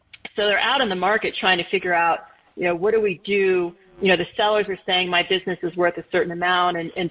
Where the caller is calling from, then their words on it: Los Angeles, California, United States; I'm coming from Los Angeles, so it's good morning here.